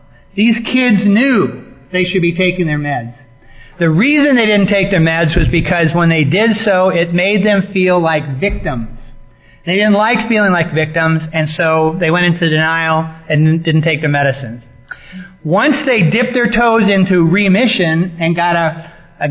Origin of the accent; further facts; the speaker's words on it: California, United States; I'm from Northern California, and I travel around the country, and I say kind of half-jokingly, I'm from Northern California, and I like granola